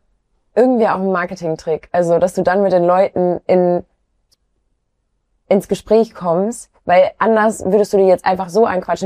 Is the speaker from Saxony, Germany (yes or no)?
no; Duisburg, North Rhine-Westphalia, Germany; Ich komme ja aus Duisburg, ne?